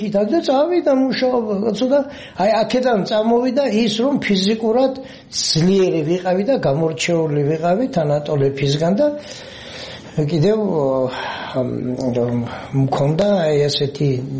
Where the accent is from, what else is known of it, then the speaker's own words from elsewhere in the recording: Mukhurcha, Samegrelo-Zemo Svaneti, Georgia; დავიბადე სოფელ მუხურჩაში, მარტვილის რაიონი. ვიზდებოდი ჩვეულებრივად, როგორც ყველა ბავშვი იზრდება სოფელში.